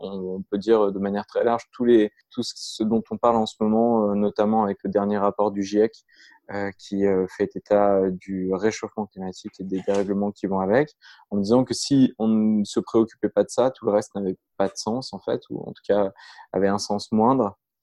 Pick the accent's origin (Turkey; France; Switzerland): France; Grenoble, Auvergne-Rhône-Alpes; moved away as an adult; also born or lived in Colombia / Philippines; now in Paris, France; j'ai 33 ans, je vis effectivement à Paris, en France, même si je viens de Grenoble, donc des montagnes des Alpes.